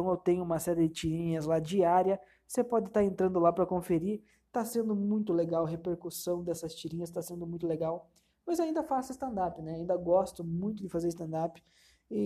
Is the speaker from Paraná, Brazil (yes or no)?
yes; Ponta Grossa, Paraná, Brazil; sou aqui de Ponta Grossa, no Paraná.